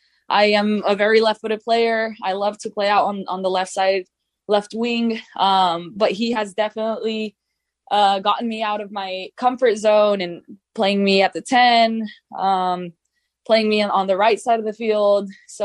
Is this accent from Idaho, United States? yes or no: yes; Idaho, United States; but a lot of people don't believe it when I say I'm from Idaho, born and raised.